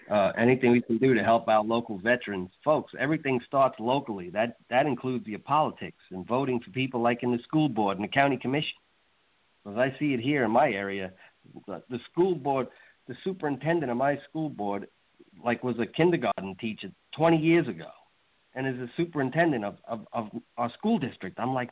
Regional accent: New York, United States; now in Florida, United States; like I came from New York, I bet you can tell, can't you? From New York to Florida

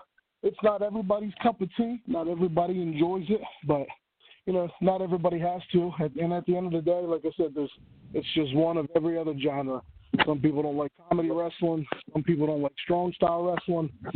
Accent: Northeast, United States; Growing up in the Northeast, CZW, EC, you know, and all the prevalent Northeast hardcore conventions are in this area.

